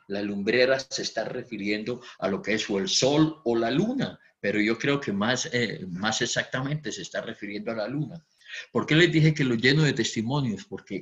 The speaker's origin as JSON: {"language": "Spanish", "town": "Pamplona", "region": "Norte de Santander", "country": "Colombia", "tie": "born or raised there", "said": "Me fui para Pamplona, para mi ciudad natal, y allí me involucré"}